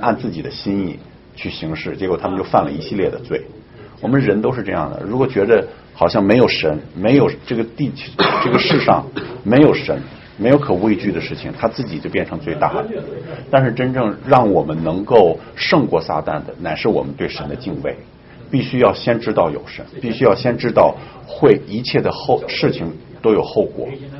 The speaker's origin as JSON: {"language": "Chinese", "country": "China", "said": "我们从大陆过来"}